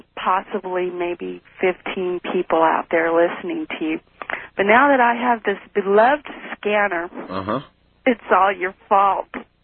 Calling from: Reno, Nevada, United States; I've been listening to you for about 2 years and a half, and I'm calling from Reno.

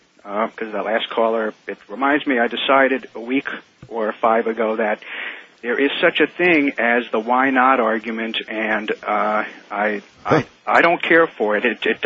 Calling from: Silver Spring, Maryland, United States; Silver Spring, Maryland.

